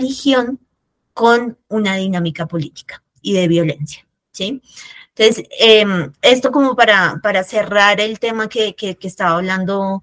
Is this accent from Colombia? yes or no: yes; Colombia; hay gente para la que es inevitable que cuando uno le dice soy colombiano le pregunten